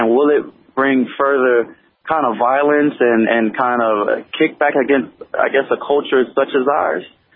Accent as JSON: {"language": "English", "country": "United States", "said": "I've been pretty liberal as an American"}